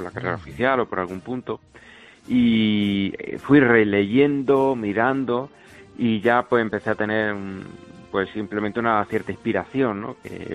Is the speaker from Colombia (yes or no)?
no; Granada, Andalusia, Spain; sí teníamos relación con la Semana Santa como muchos granadinos